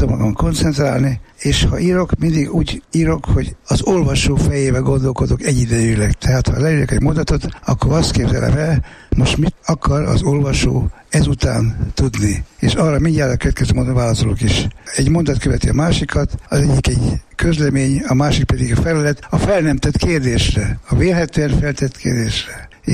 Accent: Vienna, Austria; A feleltem igen egyszerű. Bécsi, magyar vagyok.

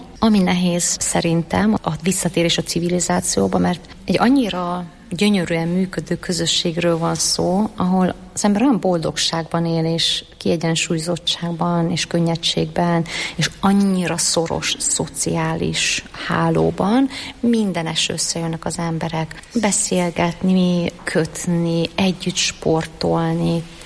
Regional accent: Sopron, Győr-Moson-Sopron, Hungary; now in Hamburg, Germany; de igazából én Németországban élek, Hamburgba, de nagyon sokat járok Sopronba is, ahonnan származok.

